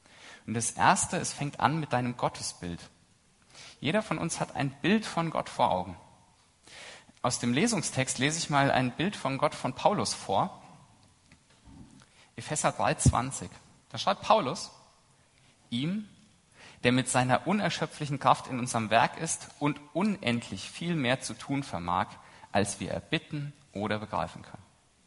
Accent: Frohnhausen, Hesse, Germany; Ich komme aus Frohnhausen, das war eine sehr kurze Anreise, fast die kürzeste, die ich machen kann.

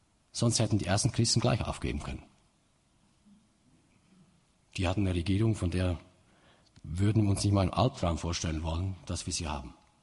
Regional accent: Switzerland; da bin ich so ein wenig die falsche Person, nicht nur als Schweizer.

